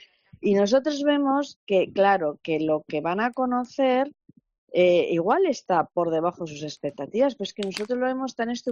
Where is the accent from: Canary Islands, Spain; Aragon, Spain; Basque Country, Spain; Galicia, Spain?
Basque Country, Spain; Bilbao; yo soy de Bilbao